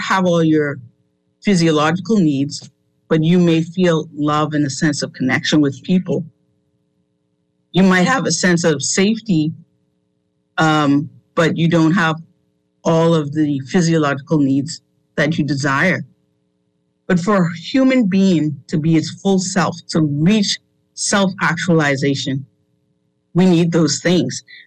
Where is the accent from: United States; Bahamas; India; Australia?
Bahamas; And so to be in my home country and see the way things are in this billion-dollar economy and that we don't have more Bahamians rising up